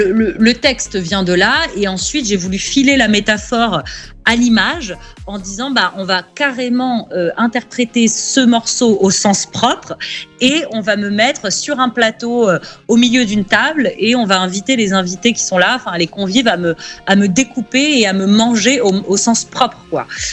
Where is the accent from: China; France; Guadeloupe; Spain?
Spain; moi, ma maman est du Maroc, j'ai grandi en Espagne